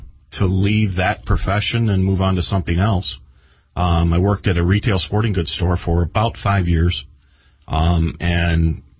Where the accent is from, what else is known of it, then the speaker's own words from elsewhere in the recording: Westland, Michigan, United States; I grew up fishing with my dad in Michigan area. I grew up in Westland, went to John Glenn High School, that whole thing there.